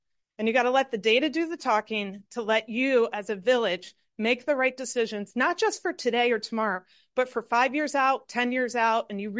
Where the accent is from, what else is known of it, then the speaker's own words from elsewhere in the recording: Ohio, United States; I grew up in Ohio where I lived in a village that went to a city. I remember celebrating when the village went from village to a city.